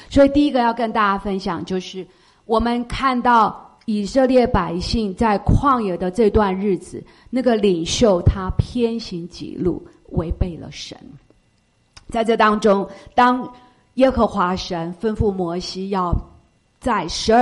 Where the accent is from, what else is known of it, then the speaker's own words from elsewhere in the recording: California, United States; 你知道，我来自加州，加州除了冬天以外，就是Golden State